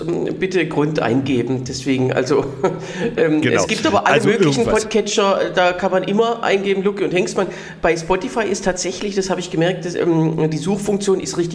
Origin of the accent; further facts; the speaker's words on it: Berlin, Germany; das bin ich, aus Berlin, Kabarettist